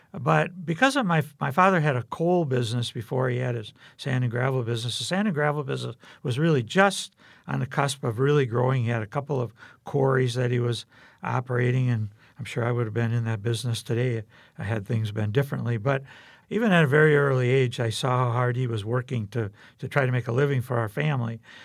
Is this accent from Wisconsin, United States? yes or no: yes; Freedom, Wisconsin, United States; I grew up in Freedom, which is a small town up in northeastern Wisconsin, population a few hundred, so everyone knew everyone.